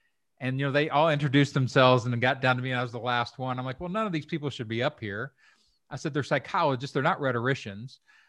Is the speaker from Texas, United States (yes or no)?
no; Kentucky, United States; I grew up in Kentucky.